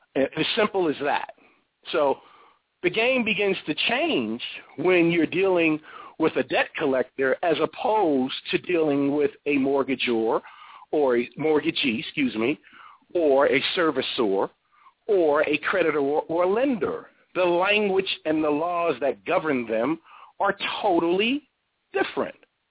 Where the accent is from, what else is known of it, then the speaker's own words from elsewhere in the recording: New York, United States; I grew up in New York, and I grew up around a lot of Dominicans and Hispanics, Puerto Ricans, Dominicans, and Cubans, okay?